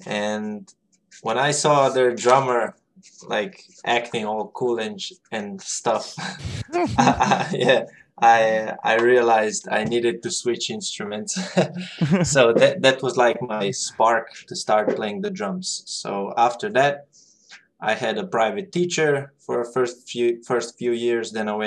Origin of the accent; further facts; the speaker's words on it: Slovenia; I come from Slovenia and I've been playing the drums for a little bit more than 12 years